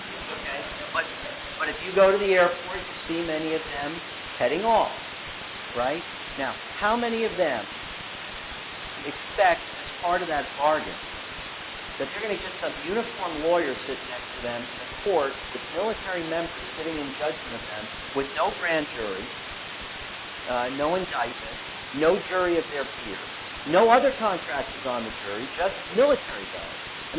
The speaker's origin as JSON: {"language": "English", "town": "Houston", "region": "Texas", "country": "United States", "said": "Look, I come from Houston. I drive to the airport."}